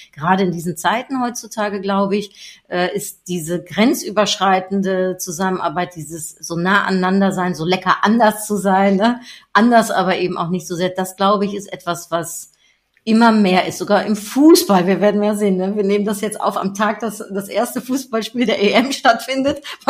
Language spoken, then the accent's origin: German; Germany; Als Deutsche werde ich dann doch altijd mit meinem deutschen Auto gesehen.